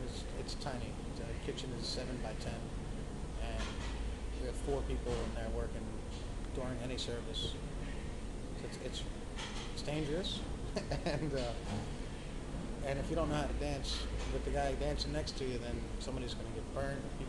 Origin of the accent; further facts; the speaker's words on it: Philadelphia, Pennsylvania, United States; moved away as an adult; also born or lived in New York City / Los Angeles; I grew up in Philadelphia. Huh. And I worked in professional kitchens in Philadelphia for about 2 years. Then I moved to New York City.